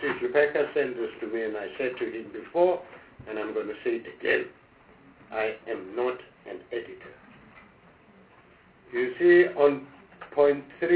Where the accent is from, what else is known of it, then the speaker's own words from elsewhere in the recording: Gauteng, South Africa; Not because I come from Gauteng.